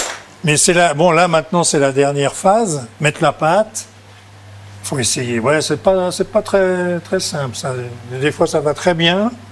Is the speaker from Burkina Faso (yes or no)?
no; Paris, Île-de-France, France; born there; Moi, je suis parisien essentiellement. Je suis né à Paris, mais ma mère est de la région d'Orléans, donc de la Sologne.